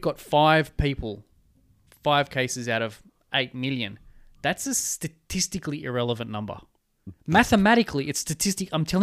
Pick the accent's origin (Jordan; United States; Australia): Australia; We need as an Australian, as Australians, and this is what we do is we get up and we move on.